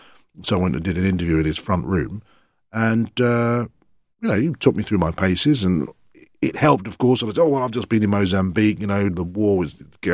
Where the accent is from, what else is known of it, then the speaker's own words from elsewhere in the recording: England, United Kingdom; I said, no, I'm English.